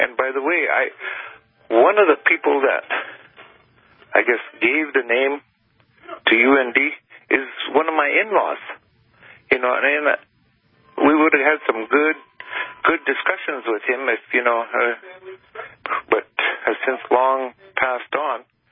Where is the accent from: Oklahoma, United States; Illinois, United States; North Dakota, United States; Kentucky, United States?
North Dakota, United States; Standing Rock; I am a Lakota from Standing Rock